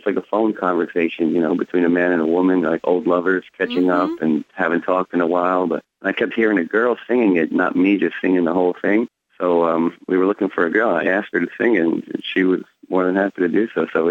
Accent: New York City, New York, United States; You know, me and John, we grew up in New York City, so there's musicians everywhere.

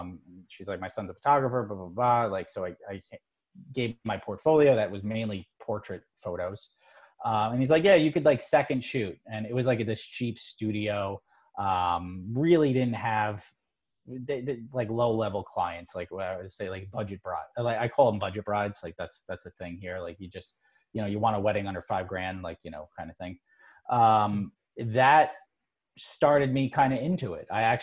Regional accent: New York, United States; Okay. I'm from New York, so I absolutely sling it sometimes.

